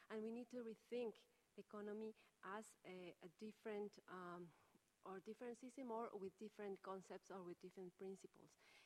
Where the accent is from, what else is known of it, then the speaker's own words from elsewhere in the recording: Ecuador; from Ecuador.